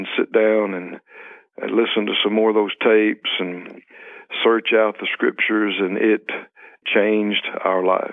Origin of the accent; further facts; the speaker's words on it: Mississippi, United States; I was born in Mississippi in the central part, out in the country, rural area, and had a good life, and it was a good childhood.